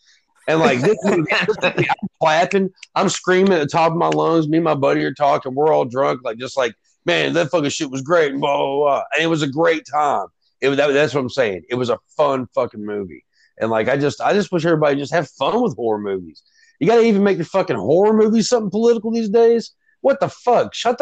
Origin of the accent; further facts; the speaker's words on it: Kentucky, United States; I'm from Kentucky, so sometimes I word things wrong.